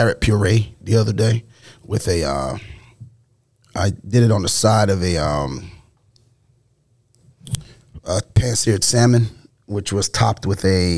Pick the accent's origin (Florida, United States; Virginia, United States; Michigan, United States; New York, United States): New York, United States; Brooklyn; And I'm from the only borough that counts. I'm from Brooklyn.